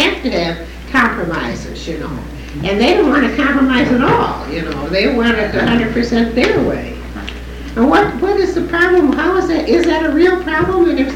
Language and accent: English; California, United States; now for instance, I'm from California.